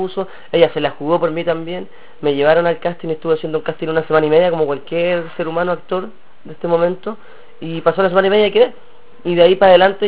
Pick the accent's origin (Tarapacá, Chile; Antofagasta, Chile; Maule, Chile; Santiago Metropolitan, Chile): Tarapacá, Chile; Iquique; Yo soy de provincia, vengo de Iquique, me costó mucho llegar aquí